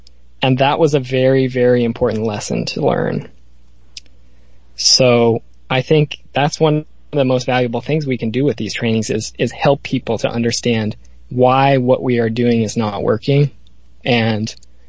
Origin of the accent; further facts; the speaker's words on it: Seattle, Washington, United States; you mentioned that I grew up in Seattle in the intro